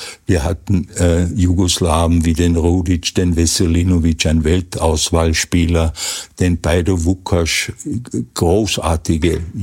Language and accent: German; Klagenfurt, Carinthia, Austria; moved away; Und so bin ich 1969 nach Tirol ausgewandert als Kärntner.